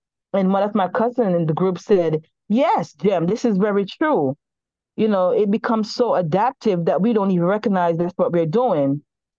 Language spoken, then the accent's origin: English; Jamaica; Because generational curse is not just specifically towards me as a Jamaican, but as a Jamaican having experience in a universal experience.